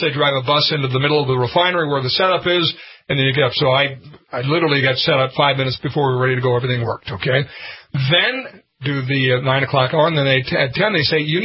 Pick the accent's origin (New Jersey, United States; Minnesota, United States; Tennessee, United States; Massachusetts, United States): Minnesota, United States; I grew up in Minnesota. I have a great reverence for the state